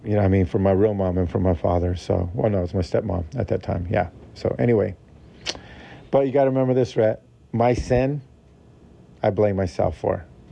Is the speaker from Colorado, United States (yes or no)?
yes; Colorado, United States; born there; or my life when I was born in Colorado?